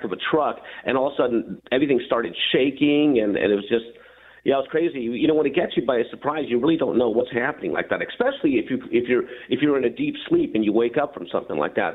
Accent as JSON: {"language": "English", "town": "La Habra", "region": "California", "country": "United States", "tie": "born or raised there", "said": "Yeah, and it's funny because I grew up in La Habra, so La Habra was right next to Whittier, so just kind of interesting."}